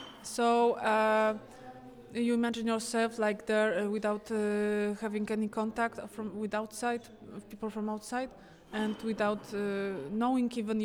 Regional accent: Poland; from Poland

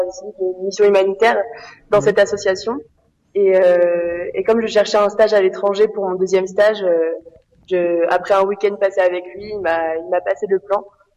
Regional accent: Tours, Centre-Val de Loire, France; now in Peru; De Tours.

